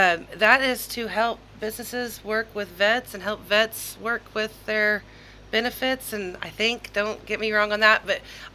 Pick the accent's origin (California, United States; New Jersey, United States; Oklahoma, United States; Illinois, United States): Oklahoma, United States; I'm from Oklahoma.